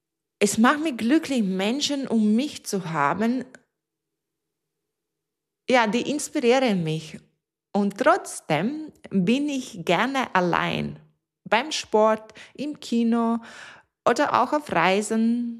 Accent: Latvia; moved away as an adult; Das erinnert mich an meine Kindheit in Lettland, wo ich meine ersten 18 Lebensjahre verbracht habe. Ich bin am Land aufgewachsen

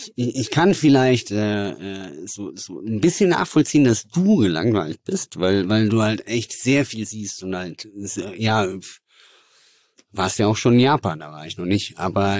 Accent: Southern Germany, Germany; Also als Süddeutscher, wenn du nach Hamburg kommst, möchtest du Fisch essen.

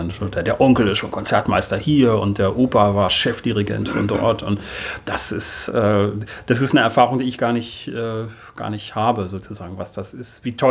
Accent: Uelzen, Lower Saxony, Germany; now in Berlin, Germany; ich wohne seit 10 Jahren in Berlin hier. Das macht mir nichts, wenn man mich als Berliner Pianist vorstellt, wenn ich zu Hause sozusagen in Uelzen bin oder zu Hause in Berlin.

